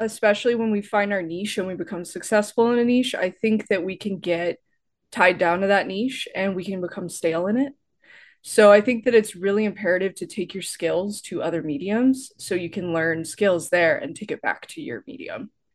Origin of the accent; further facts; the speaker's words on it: Texas, United States; so I grew up in Northeast Texas area, and my dad was living on like a farm slash ranch.